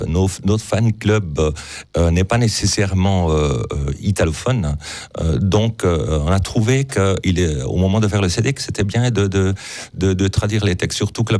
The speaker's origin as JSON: {"language": "French", "region": "Ticino", "country": "Switzerland", "said": "Pas chez nous au Tessin."}